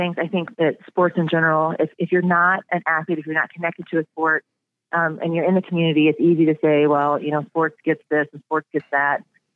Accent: Indiana, United States; now in River Falls, United States; Yeah, I grew up in Indiana. I went to school at the University of Illinois. I played volleyball there in the late 90s. I've been in the River Falls area for about 13 years.

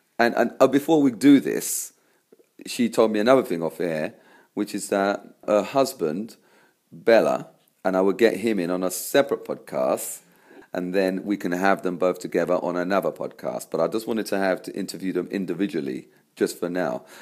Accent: London, United Kingdom; born there; I was born in London

